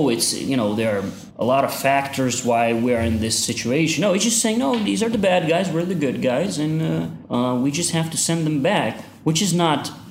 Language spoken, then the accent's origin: English; Afghanistan; I'm from Afghanistan